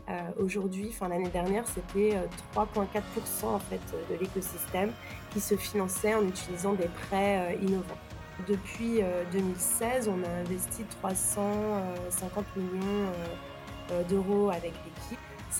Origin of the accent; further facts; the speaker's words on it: Normandy, France; moi, j'ai grandi en Normandie, dans l'Orne. Et ma mère est franco-allemande et mon père est de Guadeloupe.